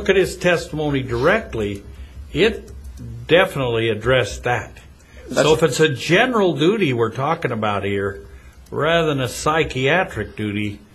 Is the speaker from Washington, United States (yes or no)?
no; Idaho, United States; I may have just killed those names because I'm just from Idaho, so I'm just saying them the way they come across.